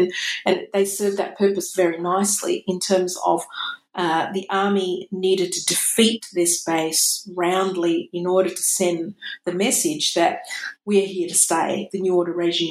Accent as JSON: {"language": "English", "country": "Indonesia", "tie": "born or raised there", "said": "which I used to hear when I was growing up in Indonesia again."}